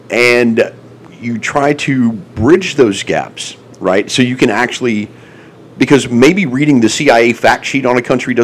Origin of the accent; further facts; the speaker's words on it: Houston, Texas, United States; born and raised in Houston, I speak a pretty good amount of Spanish.